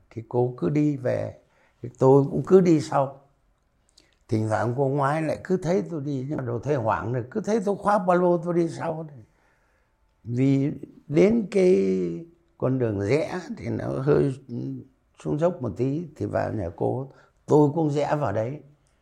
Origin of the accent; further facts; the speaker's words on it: Tuyên Quang, Vietnam; quê tôi vẫn ở Tuyên Quang, nhà vẫn đang Tuyên Quang.